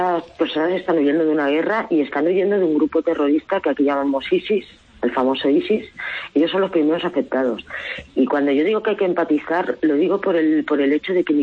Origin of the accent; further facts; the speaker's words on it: Catalonia, Spain; now in Badajoz, Spain; yo soy catalana, ¿no? Lo habéis dicho. Yo no soy catalanista, no soy independentista, ¿no? Vivo en Badajoz